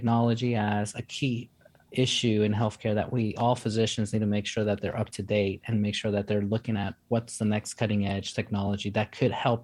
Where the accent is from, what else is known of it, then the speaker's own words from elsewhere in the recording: New York City, New York, United States; I grew up in New York City, humble beginning, single parent, teenage parent that reared me.